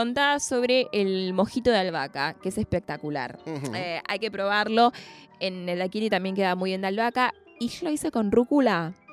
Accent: Argentina; Nosotros como argentinos

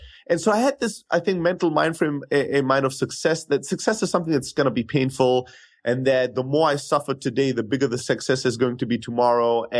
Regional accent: Germany; moved away as an adult; now in United States; So I'm originally from Greece, born and raised in Germany, though. So I have the best and the worst that Europe has to offer.

